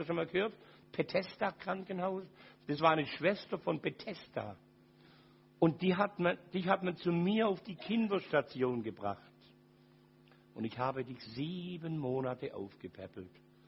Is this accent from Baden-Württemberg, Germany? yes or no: yes; Ulm, Baden-Württemberg, Germany; born there; Ihr Lieben, ich bin geboren in Ulm.